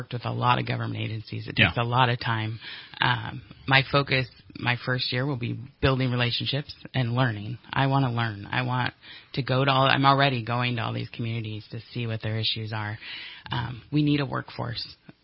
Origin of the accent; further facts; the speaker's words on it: Doris, California, United States; I grew up in Siskiyou County in a little tiny town called Doris, and then moved over.